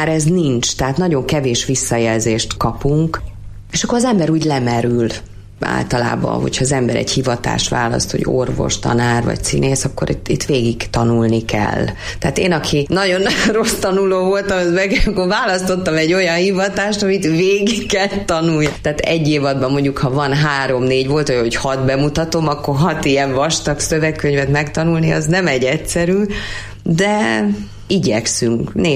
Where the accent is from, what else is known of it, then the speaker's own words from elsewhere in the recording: Budapest, Hungary; also born or lived in Kecskemét; én tőzsgyökeres budapesti vagyok, soha nem voltam vidéken.